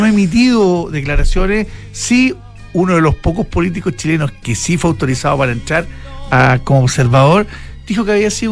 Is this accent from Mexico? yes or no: no; Venezuela; aquí somos nosotros los venezolanos los que mandamos, los que hacemos lo que queremos